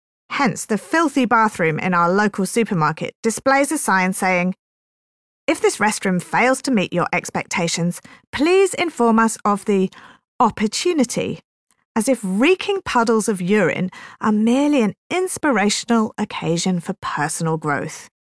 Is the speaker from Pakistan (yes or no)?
no; United Kingdom; As a Brit raised on a diet of armchair cynicism, the evangelical-style conversations are newer territory.